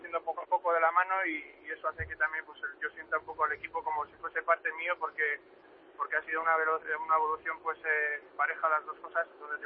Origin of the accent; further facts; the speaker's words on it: Irún, Basque Country, Spain; moved away; cuando nos fuimos de Irún hace pues